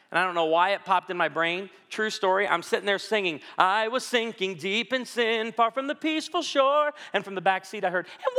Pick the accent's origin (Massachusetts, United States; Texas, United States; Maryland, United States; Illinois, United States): Illinois, United States; Naperville; born there; I was born in Edwards Hospital in Naperville, Illinois.